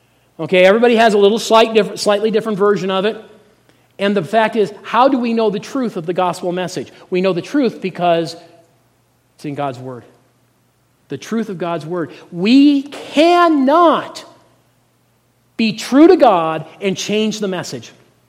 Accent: Gunnison, United States; When I was growing up in Gunnison, I had a really good friend

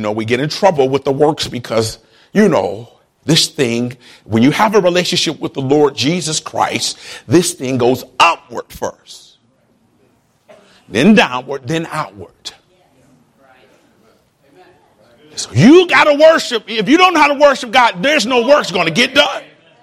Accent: Detroit, Michigan, United States; Now, I'm born and raised in Detroit, and I was in one of these super dysfunctional families

